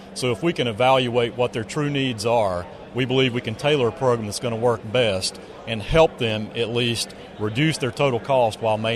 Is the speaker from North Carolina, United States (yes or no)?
yes; North Carolina, United States; Well, thanks, Chuck. I am from North Carolina.